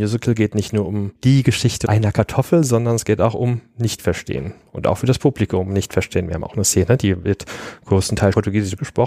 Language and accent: German; Germany; first language German; ich bin auch in Deutschland aufgewachsen, meine erste Sprache ist Deutsch, so, ich benutze das selbstverständlich, weil ich in diesem Land lebe